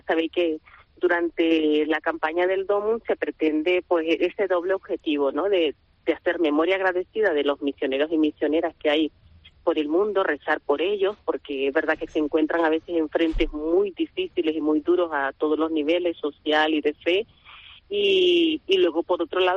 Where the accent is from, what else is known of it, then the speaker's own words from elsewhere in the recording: Nicaragua; moved away as an adult; Sí, bueno, pues yo soy nicaragüense y cuando tenía 18 años